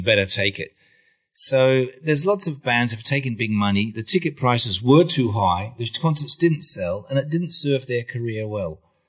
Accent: Australia; You know, I grew up in Australia in the '60s, and it was the age of the Vietnam War.

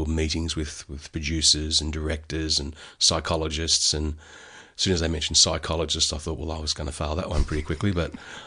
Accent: Melbourne, Victoria, Australia; Grew up in the northern suburbs of Melbourne, around the, you know, Broadmeadows, Coburg, Pascavale area. Yeah, it was pretty tough, but it was fun.

